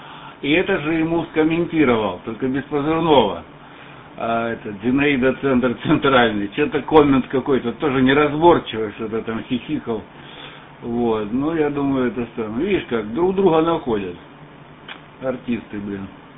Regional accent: Pyatigorsk, Stavropol Krai, Russia; now in Belgium; Ставрополье, Каменноводы, Пятигорск. Вот, мы сейчас из Бельгии

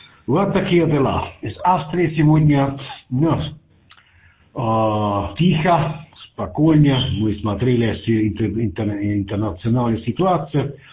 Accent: Moscow, Russia; Russian is a second language; Я пилот из Москвы.

